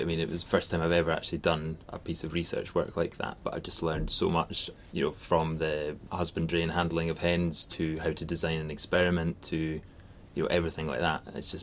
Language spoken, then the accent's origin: English; Edinburgh, Scotland, United Kingdom; I'm from Edinburgh.